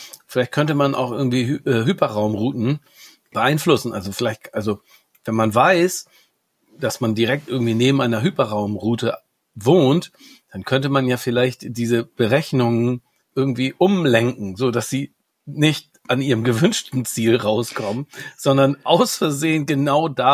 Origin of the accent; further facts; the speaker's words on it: Hamburg, Germany; Ich als Hamburger